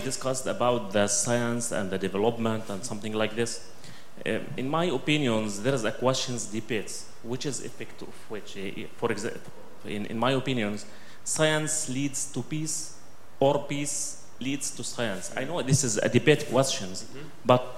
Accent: Palestine; English is a second language; from Palestine.

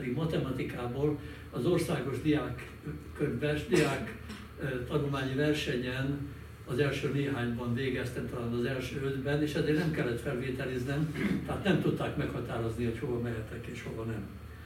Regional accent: Budapest, Hungary; Már említődött, hogy iskoláimat különböző helyeken végeztem, én Csepelen nőttem föl.

